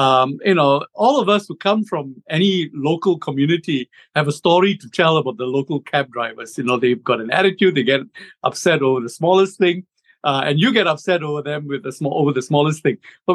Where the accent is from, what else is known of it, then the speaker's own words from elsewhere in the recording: Singapore; I'm from Singapore, so I live in Singapore. I live in a beautiful apartment that looks out to the sea and the city skyline.